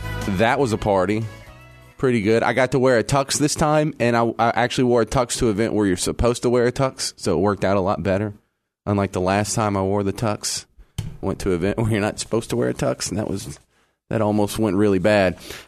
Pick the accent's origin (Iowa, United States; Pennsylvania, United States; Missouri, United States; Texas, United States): Texas, United States; But in the county where I grew up in Texas, there wasn't beer or wine, much less liquor in a grocery store.